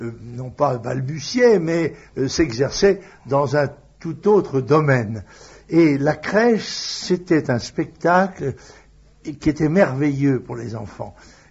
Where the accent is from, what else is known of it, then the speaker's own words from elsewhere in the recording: La Trinité-sur-Mer, Brittany, France; je suis né natif, comme on dit, de la Trinité-sur-Mer.